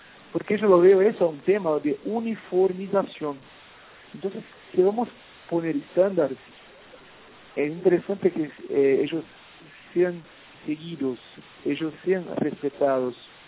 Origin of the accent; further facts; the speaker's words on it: Brazil; Spanish is a second language; yo soy de Brasil